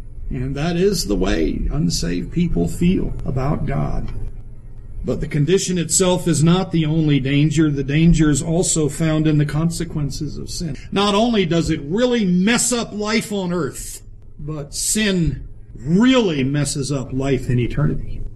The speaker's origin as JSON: {"language": "English", "town": "Charleston", "region": "South Carolina", "country": "United States", "tie": "born or raised there", "said": "I grew up in Charleston. There's lots of water."}